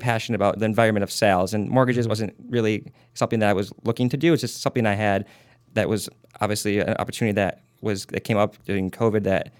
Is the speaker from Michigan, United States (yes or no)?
yes; Bloomfield Hills, Michigan, United States; For me, I'm from Bloomfield Hills, Michigan.